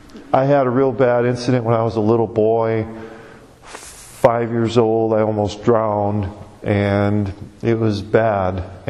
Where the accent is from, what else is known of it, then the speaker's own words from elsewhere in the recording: Wisconsin, United States; I grew up in Wisconsin, and we would average probably 70, 80 inches of snow a year